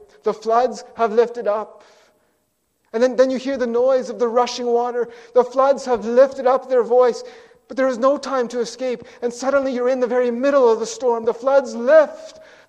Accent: British Columbia, Canada; I grew up in the Fraser Valley in BC there

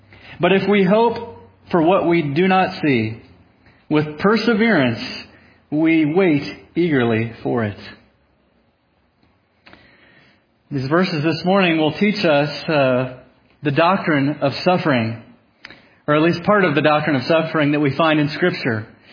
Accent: Naples, Florida, United States; It hit my hometown where I grew up in Florida. Bullseye went right over where I was born, Naples, Florida.

